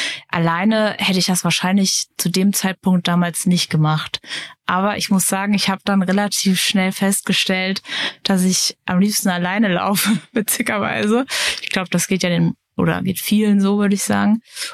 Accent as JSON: {"language": "German", "region": "Hesse", "country": "Germany", "lives_now": "Berlin, Germany", "said": "ich bin beruflich gesehen Hair- und Make-up-Artist, wohne hier in Berlin, Prenzlauer Berg, jetzt schon seit 20 Jahren. Ich bin eigentlich aus Hessen"}